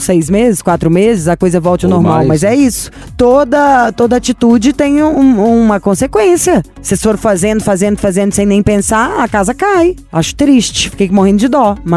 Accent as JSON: {"language": "Portuguese", "country": "Brazil", "said": "porque eu sou brasileira, moro num país tropical."}